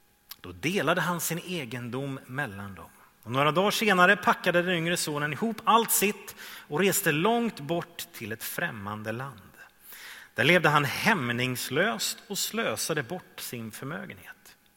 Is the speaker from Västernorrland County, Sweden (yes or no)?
no; Trollhättan, Västra Götaland County, Sweden; Jag är svensk. Jag är man. Jag är gift. Jag är pappa. Jag är 47 år. Jag är Trollhättebo. Jag är Norrlands ättling och stockholmare.